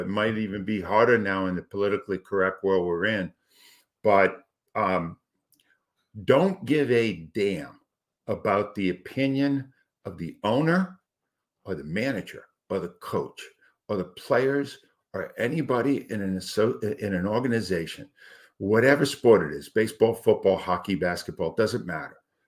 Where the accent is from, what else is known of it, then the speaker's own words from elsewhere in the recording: Rhode Island, United States; moved away as an adult; now in Philadelphia, United States; I came from Rhode Island to this big city, this media giant for sports.